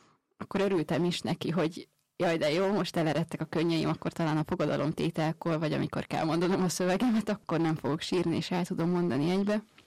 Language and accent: Hungarian; Kőszeg, Vas, Hungary; Köszegről származom.